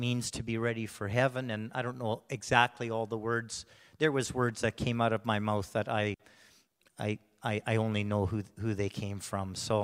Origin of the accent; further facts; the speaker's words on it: Abbotsford, British Columbia, Canada; I'm a good friend of George, I'm from Abbotsford.